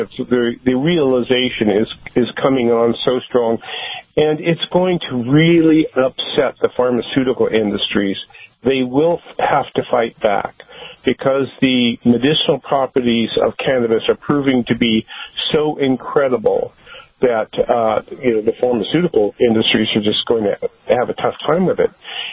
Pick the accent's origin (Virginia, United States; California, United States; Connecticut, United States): California, United States; Santa Cruz; Here in California, we have in my hometown here in Santa Cruz, we have a real interesting conflict going on